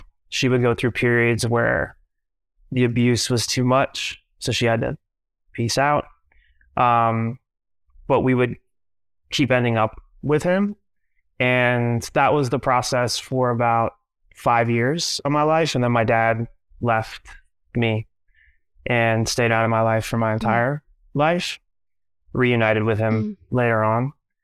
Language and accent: English; Minneapolis, Minnesota, United States; born there; I was born in I was born in Minneapolis, Minnesota, to a 16-year-old single mom